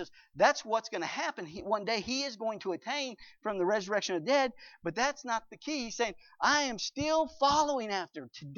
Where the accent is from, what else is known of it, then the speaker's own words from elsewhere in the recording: the South, United States; I'm a sinner, and I talk different. I'm from the South.